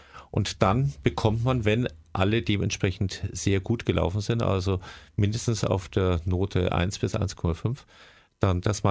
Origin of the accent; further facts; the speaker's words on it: Nuremberg, Bavaria, Germany; Ich stamme aus Nürnberg.